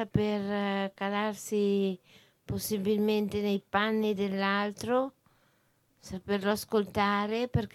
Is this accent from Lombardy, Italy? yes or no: yes; Lombardy, Italy; E al secondo posto, da buona lombarda, la polenta.